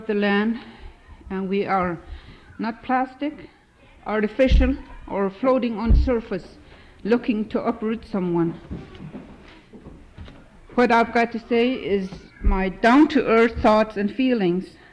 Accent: Stevens Village, Alaska, United States; now in Fairbanks, United States; born and raised in Stevens Village. I have been living in Fairbanks with my family for the last 24 years, but my roots is here.

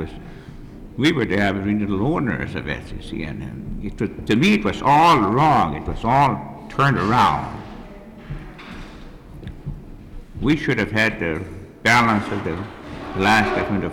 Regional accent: Holy Cross, Alaska, United States; I'm originally from Holy Cross.

